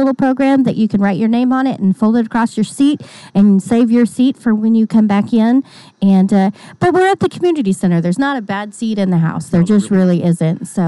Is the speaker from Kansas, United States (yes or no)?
yes; Coffeyville, Kansas, United States; I am from Coffeeville, so I think it's kind of neat that, you know, it's 150 years.